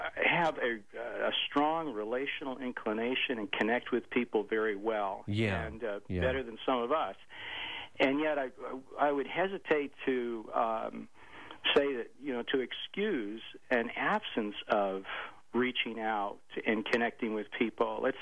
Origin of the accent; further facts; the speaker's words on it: Buffalo, New York, United States; also born or lived in Toronto; I grew up in Buffalo.